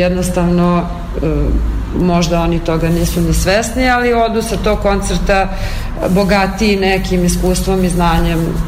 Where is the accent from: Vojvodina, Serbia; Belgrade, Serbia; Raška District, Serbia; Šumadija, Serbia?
Vojvodina, Serbia; Novi Sad; bili su nedavno i kod nas u Novom Sadu.